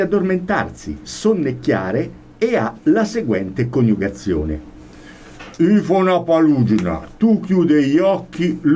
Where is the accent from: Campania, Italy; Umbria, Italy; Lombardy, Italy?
Umbria, Italy; Magione; Eh beh, io sono della Magione.